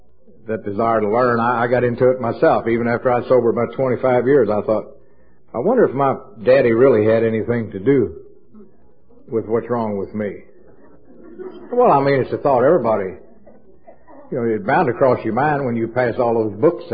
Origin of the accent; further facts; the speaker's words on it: Louisville, Kentucky, United States; I'm an alcoholic. I come from Louisville, Kentucky